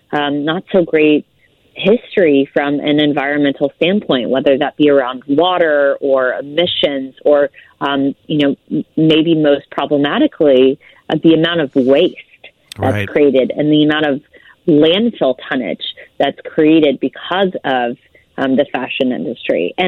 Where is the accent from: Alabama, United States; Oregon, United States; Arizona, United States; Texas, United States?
Texas, United States; Houston; I was born in a city here in the United States. I'm from Houston.